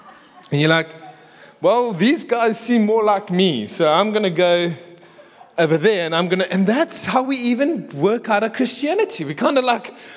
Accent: Durban, KwaZulu-Natal, South Africa; I came from Durban, so there is no Afrikaans in me, as much as I wish there was. I love Afrikaans. I wish I was Afrikaans. Me and Eric are the same. We wish we were Afrikaans, but we are English.

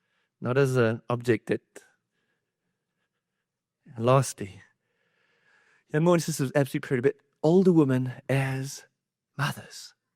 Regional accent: South Africa; moved away; It's December holidays. And in South Africa, that's like your summer holidays here. I'm from Africa. Our big holiday is December.

